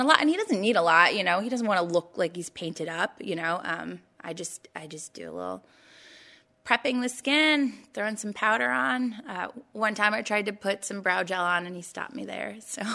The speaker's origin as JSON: {"language": "English", "region": "Vermont", "country": "United States", "tie": "born or raised there", "said": "When I was in high school, I grew up in Vermont, so not a lot of people wore makeup"}